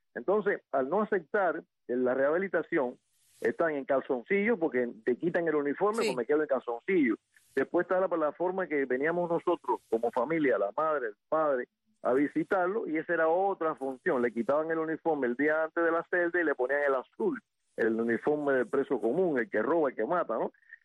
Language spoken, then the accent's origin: Spanish; Cuba; moved away as an adult; hasta que yo salí de Cuba con mi padre, yo tenía 19 años, el año 1979.